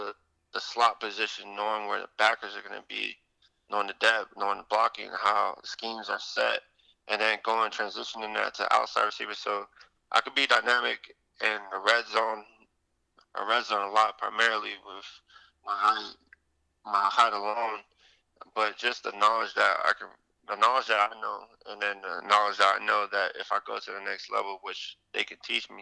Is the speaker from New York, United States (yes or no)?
no; Homestead, Florida, United States; now in Boca Raton, United States; A lot more than my hometown. And it's a fancy place. It's a fancy place in Boca. There's a lot of stuff I visited, like the melting pot, iPic, and all this other stuff that I would never experience being down back home in Homestead.